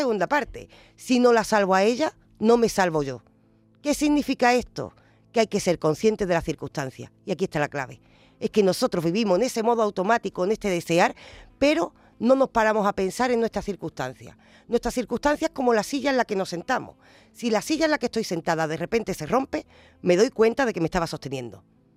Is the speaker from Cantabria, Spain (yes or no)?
no; San Fernando, Andalusia, Spain; now in Seville, Spain; al salir de mi tierra, fíjate tú, yo llegué aquí queriendo ver todo lo de Sevilla por bonito y después hice el ejercicio de, al volver a San Fernando, decir, voy a hacer lo mismo allí.